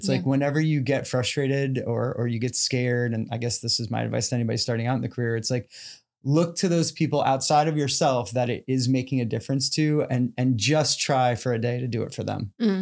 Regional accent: Miami, Florida, United States; I grew up in Miami and shout out Miami-Dade Public Schools and the magnet programs.

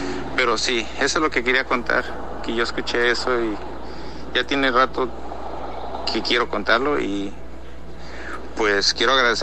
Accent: Morelos, Mexico; now in Arizona, United States; soy de Arizona, originalmente de Morelos.

